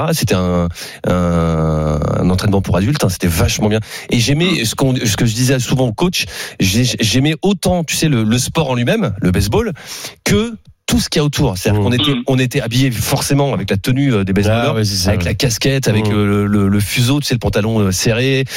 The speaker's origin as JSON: {"language": "French", "region": "Hauts-de-France", "country": "France", "said": "moi, je suis du Nord, tu le sais"}